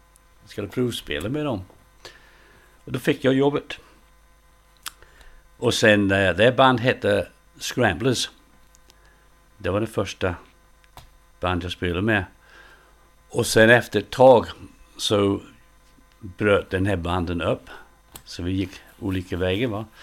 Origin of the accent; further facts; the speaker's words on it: Cambridge, East of England, United Kingdom; Jag började med att söka efter en annons som var i den lokala tidningen hemma i Cambridge.